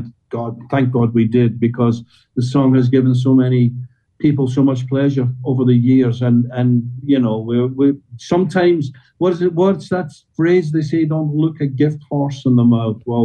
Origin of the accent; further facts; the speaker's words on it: Scotland, United Kingdom; Then we remember we're Scottish.